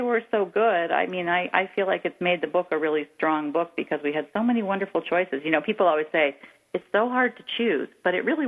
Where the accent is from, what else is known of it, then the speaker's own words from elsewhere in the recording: California, United States; I'm a Californian who married an Iowan, and we moved to Iowa.